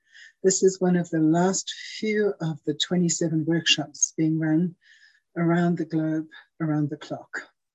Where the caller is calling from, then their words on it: Johannesburg, Gauteng, South Africa; I'm an adult child, currently the Vice Chair of the Global Members Committee, and I'm calling in from Johannesburg, South Africa.